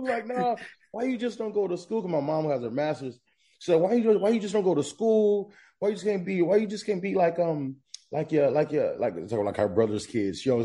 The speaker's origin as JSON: {"language": "English", "town": "Long Beach", "region": "California", "country": "United States"}